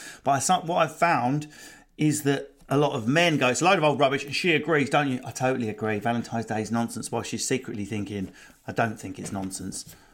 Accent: United Kingdom; because I'm British

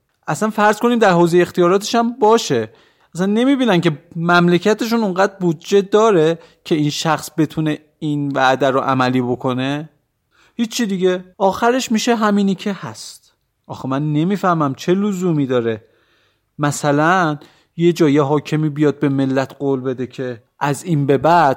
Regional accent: Iran; حالا ما تو ایرانیم، زیاد این چیزا واسمون آشنا نیست

